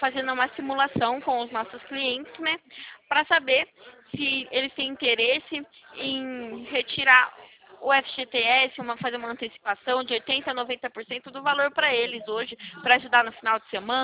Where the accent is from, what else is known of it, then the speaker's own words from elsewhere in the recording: Valinhos, São Paulo, Brazil; Sou de Valinhos, interior de São Paulo.